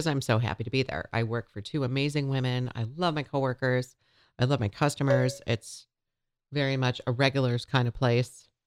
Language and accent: English; Midwest, United States; So I was raised in the Midwest, spent most of my adult life in college.